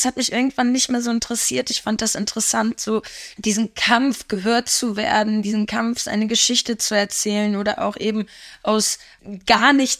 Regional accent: Germany; weil ich einfach hier in Deutschland aufgewachsen bin. Ich habe natürlich einen sehr deutschen Akzent, was mein Russisch angeht.

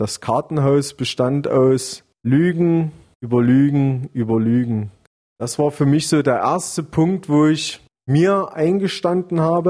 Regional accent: East Germany, Germany; ich komme ja hier aus dem Osten, aus der Nähe Tschechiens und so.

